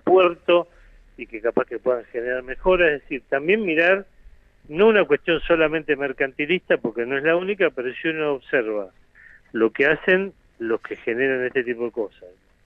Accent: Argentina; como argentinos

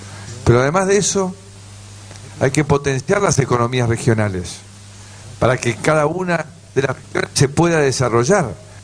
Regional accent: Tandil, Buenos Aires Province, Argentina; born there; Yo nací en Tandil

